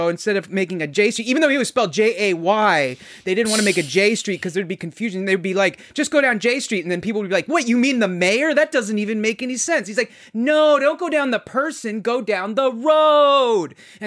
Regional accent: Virginia, United States; I was thinking, like, I'm from Northern Virginia.

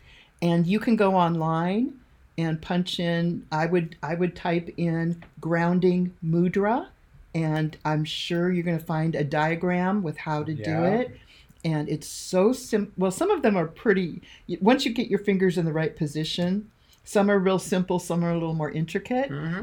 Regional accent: Seattle, Washington, United States; And I'm from Seattle.

